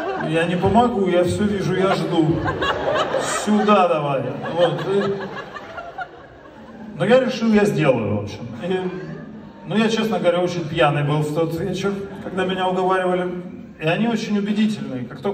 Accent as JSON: {"language": "Russian", "town": "Pyatigorsk", "region": "Stavropol Krai", "country": "Russia", "said": "вот я же с Кавказа, из Пятигорска"}